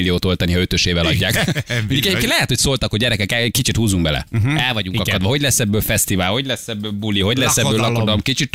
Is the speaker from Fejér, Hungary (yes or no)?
no; Szombathely, Vas, Hungary; Szombathelyi vagyok